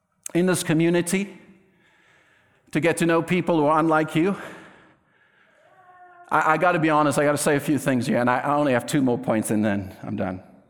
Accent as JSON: {"language": "English", "country": "South Africa", "tie": "born or raised there", "said": "Let me tell you a little bit of what I've learned from growing up in South Africa."}